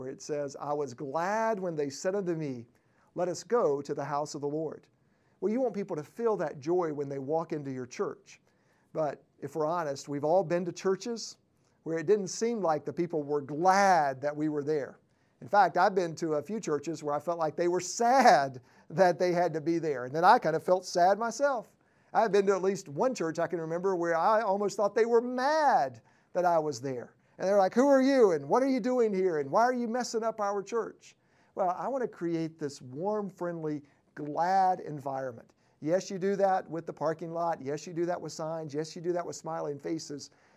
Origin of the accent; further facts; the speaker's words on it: North Carolina, United States; My second thought was, how does he know we're from North Carolina?